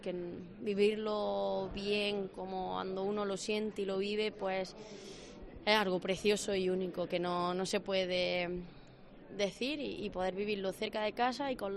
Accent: Granada, Andalusia, Spain; premio que todos los granadinos me otorgan, ¿no? Devolverme ese cariño que yo le doy y para mí, que llevo mi tierra por bandera, pues algo bonito, precioso

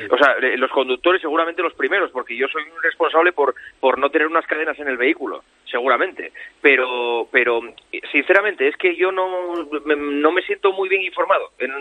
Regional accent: Spain; como todo español

